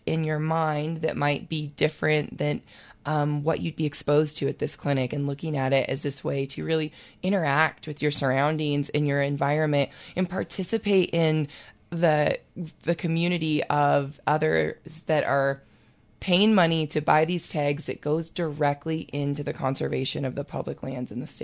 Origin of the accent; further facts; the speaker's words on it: Idaho, United States; And I am from North Idaho, where it's very, like, dense pine forests, and there's white-tailed deer is really all that is up there for hunting.